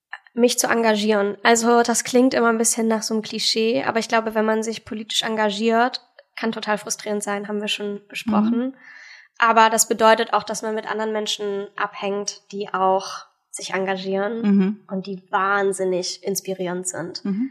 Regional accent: Schwerin, Mecklenburg-Vorpommern, Germany; Ich bin als Europäerin aufgewachsen in Schwerin.

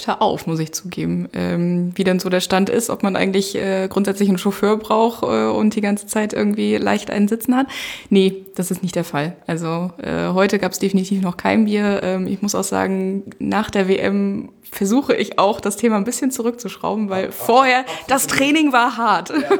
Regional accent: Mecklenburg-Vorpommern, Germany; Also ich komme halt ursprünglich aus MV, nicht ganz aus Stralsund, sondern eher aus dem Hinterland, wie die Kollegen hier immer ganz liebevoll sagen. Bin dann zum Studium weg, war 4,5 Jahre in Potsdam. Und wollte unbedingt irgendwie wieder zurück in die Heimat.

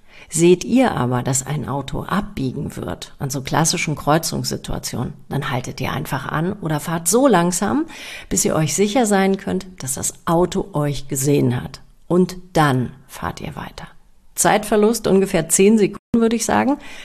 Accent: Lower Saxony, Germany; Der erste entstand auf einem Fahrradweg in meiner Heimat in Niedersachsen.

